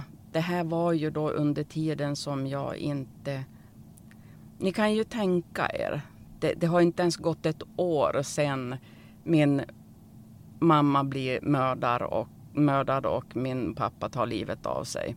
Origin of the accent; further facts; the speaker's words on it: Norrland, Sweden; Men jag är ju från Norrland